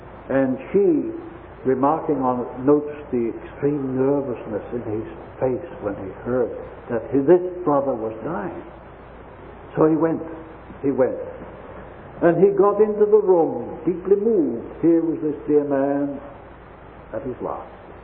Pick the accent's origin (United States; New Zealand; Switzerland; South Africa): New Zealand; as I'm a New Zealander